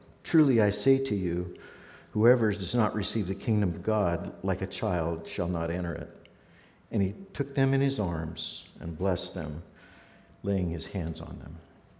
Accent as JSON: {"language": "English", "town": "Crescent City", "region": "California", "country": "United States", "tie": "born or raised there", "said": "I grew up in Crescent City, never really went anywhere, and so I'd never met a lot of international people."}